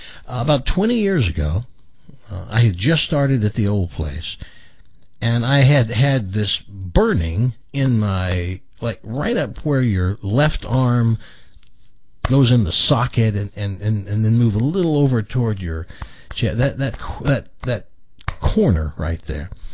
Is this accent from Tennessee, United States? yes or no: yes; Savannah, Tennessee, United States; also born or lived in Humboldt; Born in Humboldt, lived there till I was 7 and moved to another nothing town, Savannah, Tennessee, and lived there till I was 15.